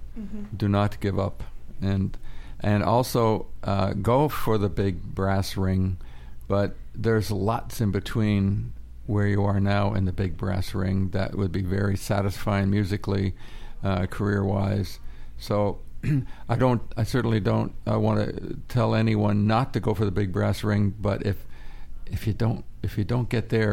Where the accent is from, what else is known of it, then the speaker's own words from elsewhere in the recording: Ottawa, Ontario, Canada; I am originally from Ottawa.